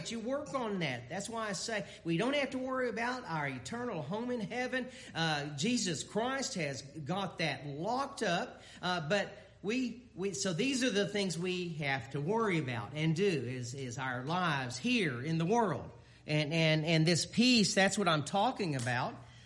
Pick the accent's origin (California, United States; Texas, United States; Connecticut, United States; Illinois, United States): Texas, United States; Houston; also born or lived in Dallas; born and raised in Houston, learned to drive there, moved to Dallas, and now we have kids in San Antonio.